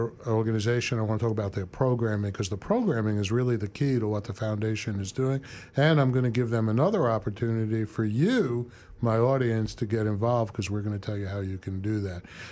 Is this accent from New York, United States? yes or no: yes; Long Island, New York, United States; because we're all from Long Island, and we all think we know each other